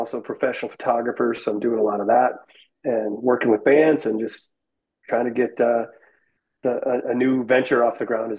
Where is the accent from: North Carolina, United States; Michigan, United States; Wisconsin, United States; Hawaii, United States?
Wisconsin, United States; So I'm originally from Wisconsin, and I did my undergraduate at University of Wisconsin Stevens Point.